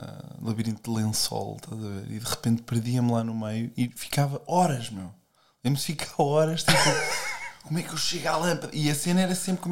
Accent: Coimbra, Centro, Portugal; Eu sou de Coimbra.

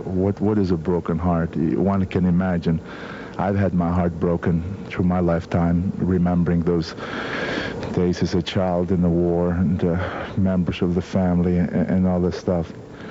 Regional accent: Italy; moved away; in my life, I came from Italy. I lived in the mountains. I've known poverty.

